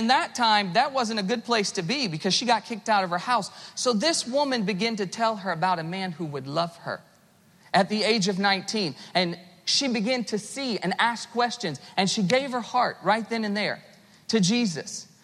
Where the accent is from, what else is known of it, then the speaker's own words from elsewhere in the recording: the South, United States; I'm from the South, and down there, they whooped their children, okay?